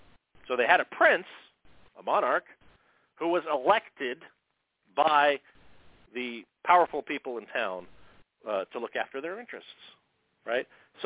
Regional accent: United States; Now, look, I'm an American. I'm a patriot. I love my country.

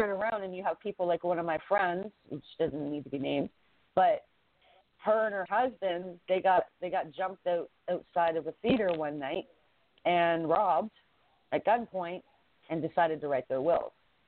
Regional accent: Canada; Being a Canadian and growing up watching Stampede Wrestling and knowing all about Stu and his dungeon and everything

